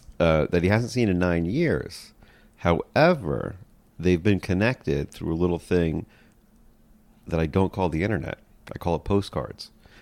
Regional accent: Texas, United States; accent: Texas; that was my Texas accent.

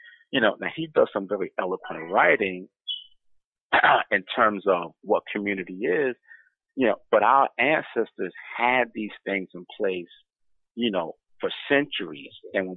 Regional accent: New York, United States; now in Baltimore, United States; I'm very familiar, Brother Najee, with Blue Nile. I'm originally from New York.

